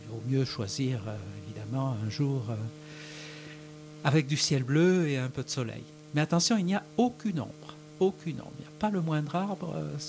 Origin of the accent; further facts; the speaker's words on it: Saint-Raphaël, Provence-Alpes-Côte d'Azur, France; Autrement, je viens de Saint-Raphaël, toujours en région Provence-Alpes-Côte d'Azur.